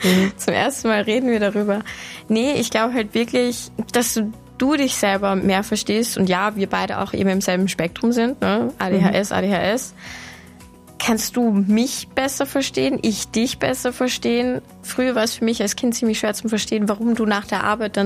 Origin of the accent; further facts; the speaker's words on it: Vienna, Austria; born there; ich wohne in der Stadt, ich bin in Wien geboren, ich wohne in einer Stadt